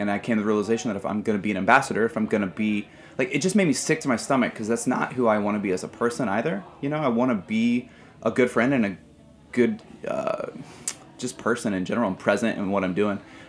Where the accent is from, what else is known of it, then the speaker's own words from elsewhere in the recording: Indiana, United States; And truthfully, you know, I'm from Indiana, as we talked about.